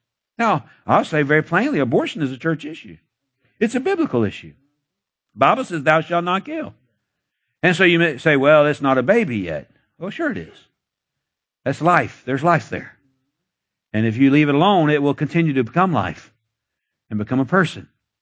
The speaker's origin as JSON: {"language": "English", "region": "Florida", "country": "United States", "tie": "born there", "said": "You know, not saying anything against India, but I'm glad I was born in America. I'm glad I was born in Florida. I'm glad of that too."}